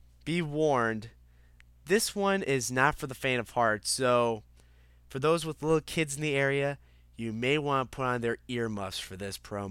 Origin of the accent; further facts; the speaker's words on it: Chicago, Illinois, United States; the EA Chicago studio that's right here in my hometown of Chicago, it has closed.